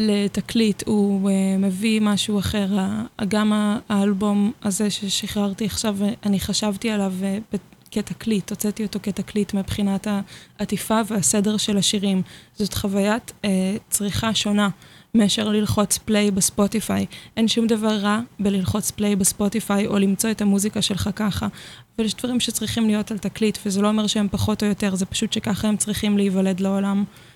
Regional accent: Jerusalem, Jerusalem District, Israel; בירושלים. שזאת העיר שאני גרה בה וגם גדלתי בה, ואני לא רואה את עצמי עוזבת כרגע את העיר עוברת למקום אחר.

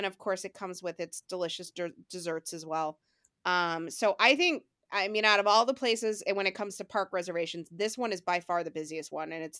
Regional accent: Canada; I'm Canadian, so my Thanksgiving is not typically this time.

